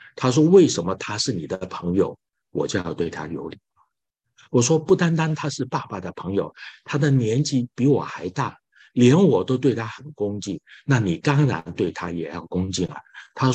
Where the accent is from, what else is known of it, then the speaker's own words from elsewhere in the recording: United States; 这就是我们美国人喜欢说 teachable moment